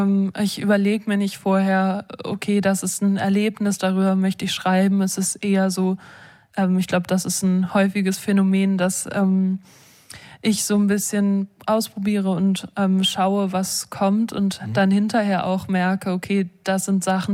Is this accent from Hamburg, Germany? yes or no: yes; Hamburg, Germany; Mein Vater ist Brite, genau. Aber ich bin in Hamburg aufgewachsen.